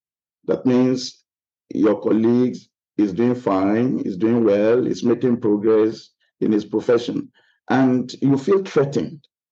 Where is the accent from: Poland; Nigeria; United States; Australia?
Nigeria; English is a second language; now in South Korea; I am a Nigerian.